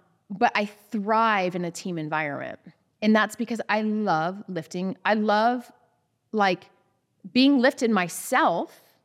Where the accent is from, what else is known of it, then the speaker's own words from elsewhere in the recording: Georgia, United States; I'm glad that I was in an environment, both where I grew up outside of Atlanta, that was primed for girls in sports in the 80s.